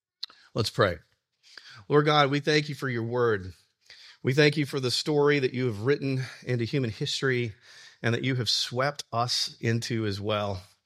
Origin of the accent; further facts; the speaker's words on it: Alabama, United States; I'm from Alabama, and I was driving kind of out in the boondocks near a friend's house